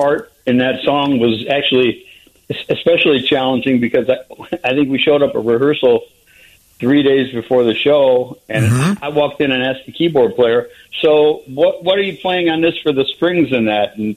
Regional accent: Toledo, Ohio, United States; I grew up in Toledo, Ohio. So not terribly far away.

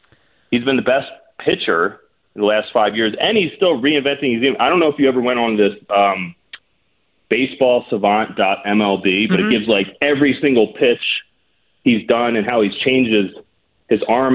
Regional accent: Philadelphia, Pennsylvania, United States; but I'm still from Philly, so I got to complain a little.

